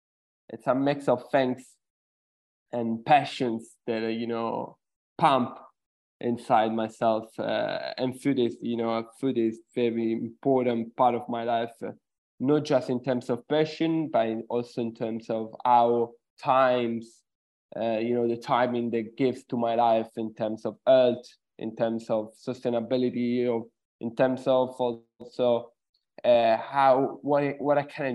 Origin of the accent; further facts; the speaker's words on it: Sicily, Italy; English is a second language; I'm originally from Sicily, Italy. It's a beautiful place where food is a great part of culture.